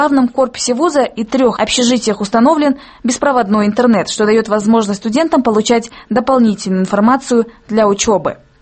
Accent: Bishkek, Kyrgyzstan; Передачу вела … из Бишкека.

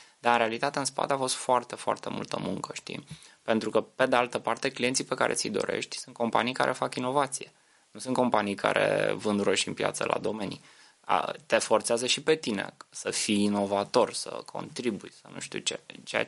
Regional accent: Romania; pentru noi ca români, cred că trebuie, e o țară mișto, ne place, de aia suntem mândri că trăim în România

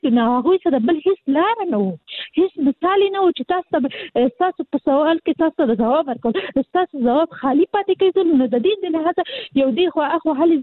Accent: Kabul, Afghanistan; زه اصلي د کابل یم

